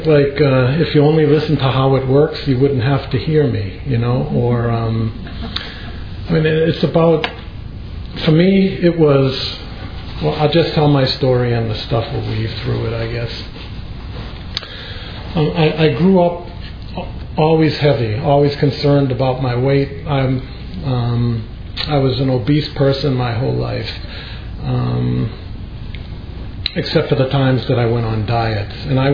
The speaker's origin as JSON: {"language": "English", "town": "San Francisco", "region": "California", "country": "United States", "said": "I'm a compulsive overeater. And I'm from San Francisco."}